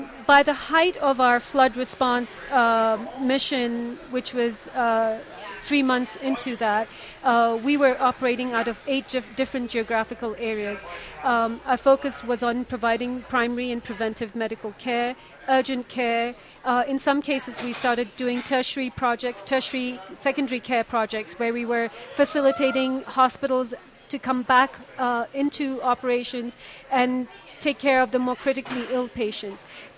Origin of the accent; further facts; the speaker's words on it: Pakistan; I am Pakistani.